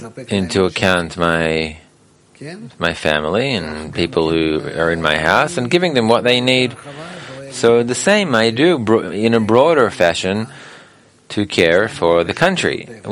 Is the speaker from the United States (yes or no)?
no; Russia; now in Israel; I came from Russia to Vienna, and from Vienna I took a plane here to Israel, when I left Russia at the time. When we left Russia, there was a full train.